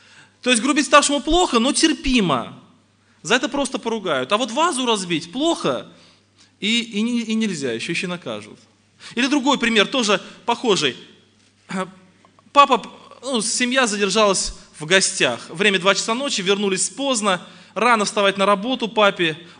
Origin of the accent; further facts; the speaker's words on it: Yeysk, Krasnodar Krai, Russia; я из Краснодарского края, город Ейск. Это на берегу Азовского моря, есть такой небольшой городок, очень хороший, кстати.